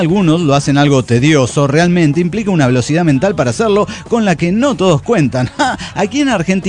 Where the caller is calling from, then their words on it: Bucaramanga, Santander, Colombia; de Bucaramanga, Colombia.